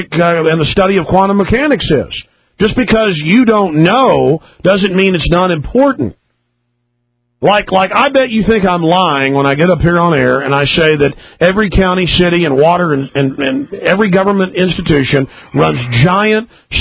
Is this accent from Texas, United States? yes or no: yes; Texas, United States; Hey, man, listen to me. I'm from Texas. I'm a hillbilly.